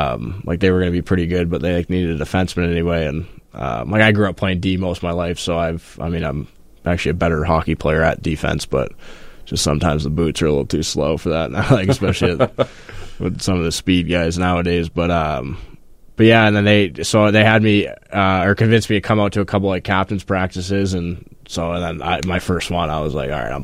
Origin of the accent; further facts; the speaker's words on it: Falmouth, Massachusetts, United States; Falmouth, Massachusetts is where I grew up mostly.